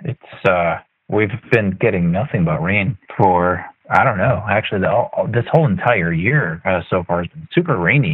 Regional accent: Limerick, Maine, United States; now in Philadelphia, United States; I actually moved here. I'm actually originally from Maine.

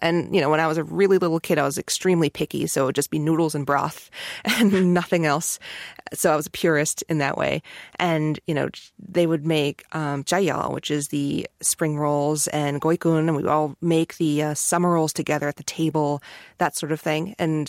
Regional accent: New York City, New York, United States; I grew up in New York City, in Brooklyn, and Manhattan sometimes.

